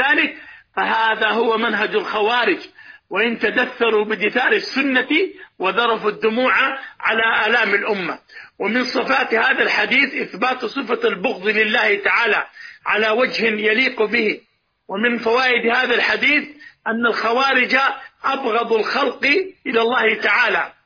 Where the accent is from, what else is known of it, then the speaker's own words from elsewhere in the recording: Saudi Arabia; وعندنا في السعودية